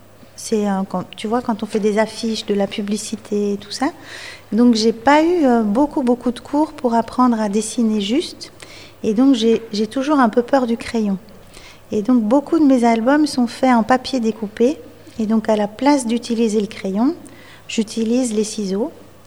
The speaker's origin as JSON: {"language": "French", "country": "Belgium", "lives_now": "France", "said": "parce que moi, je viens de Belgique, un petit pays qui est voisin du vôtre."}